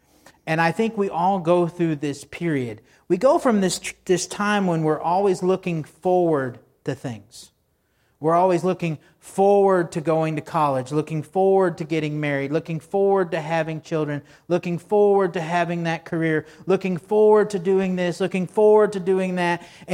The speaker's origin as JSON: {"language": "English", "region": "Texas", "country": "United States", "tie": "born or raised there", "said": "Growing up in Texas, they always call it the fundamentals."}